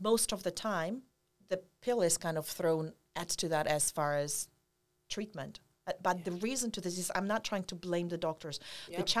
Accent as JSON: {"language": "English", "country": "Poland", "second_language": "English", "lives_now": "Bermuda", "said": "However, I came here from Poland. I am married to Bermudian. It's been well over double digits right now. Wow. So Bermuda is my home away from home."}